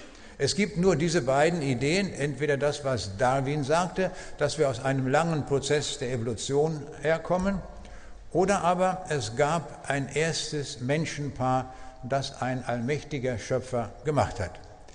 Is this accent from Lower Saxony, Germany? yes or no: yes; Braunschweig, Lower Saxony, Germany; Ich komme aus Braunschweig.